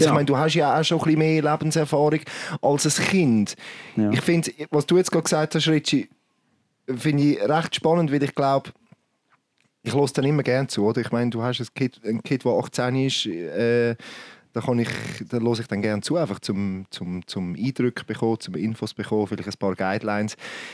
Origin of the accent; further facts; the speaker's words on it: Switzerland; Und das ist, glaube ich, etwas, was bei uns in der Schweiz schon extrem hoch gesteckt ist.